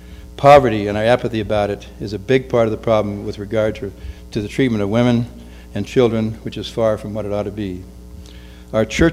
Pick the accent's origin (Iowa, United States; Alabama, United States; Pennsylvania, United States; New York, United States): Iowa, United States; My home state of Iowa achieved statehood in 1846.